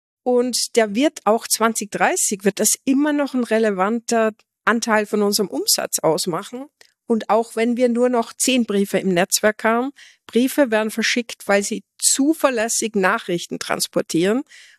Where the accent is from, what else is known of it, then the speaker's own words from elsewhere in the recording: Austria; Da hört man natürlich als Österreicherin, dass es bei uns China-Sendungen sind und keine China-Sendungen.